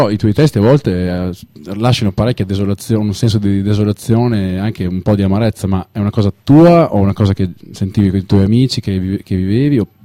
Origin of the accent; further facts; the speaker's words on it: Emilia-Romagna, Italy; che io colgo perché sono emiliano anch'io